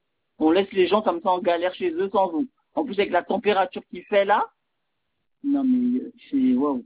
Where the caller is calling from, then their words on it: Le Gosier, Guadeloupe; je suis habitante du Gosier Petit Havre.